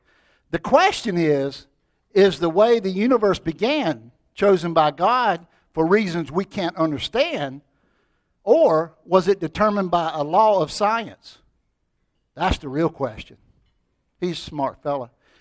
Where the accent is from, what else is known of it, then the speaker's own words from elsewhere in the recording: Florence, South Carolina, United States; I'm from Florence, South Carolina.